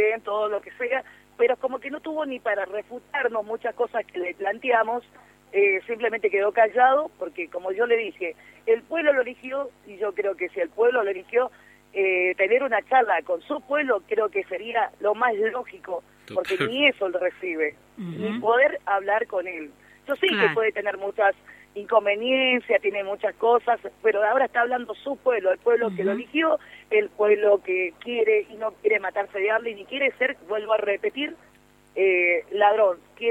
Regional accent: San Rafael, Mendoza, Argentina; yo soy de San Rafael, chicos, yo soy de San Rafael, Mendoza

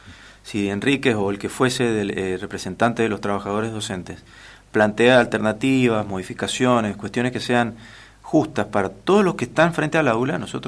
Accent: Mendoza, Argentina; de donde yo vengo, que es la zona este, que es la región con más producción en volumen de vino de la República Argentina y tal vez de Sudamérica

